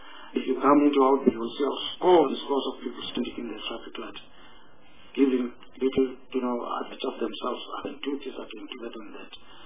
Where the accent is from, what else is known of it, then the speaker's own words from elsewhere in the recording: South Africa; I'm a South African.